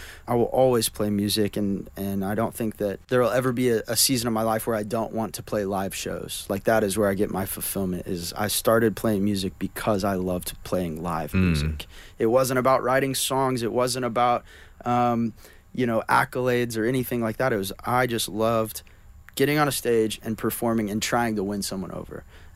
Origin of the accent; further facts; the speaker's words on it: Oklahoma, United States; I was checking out of a store or something, and they were like, you talk different than we talk, and where are you from? It's like, I'm from Oklahoma.